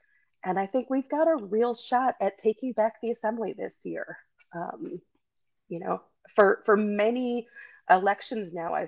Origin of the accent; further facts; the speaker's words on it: Eau Claire, Wisconsin, United States; Born and raised in Eau Claire.